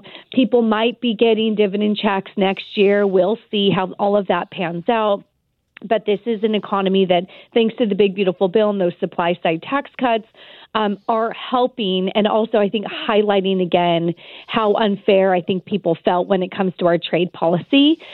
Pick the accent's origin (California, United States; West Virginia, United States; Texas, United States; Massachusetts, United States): California, United States; I'm born and raised in California, and my train to nowhere is finally getting federal funding cut as well.